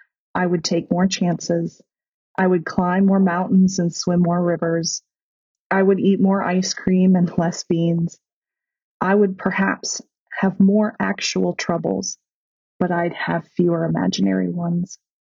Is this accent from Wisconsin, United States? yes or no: yes; Wisconsin, United States; even though I grew up in Wisconsin, I don't know anything about land management or running a farm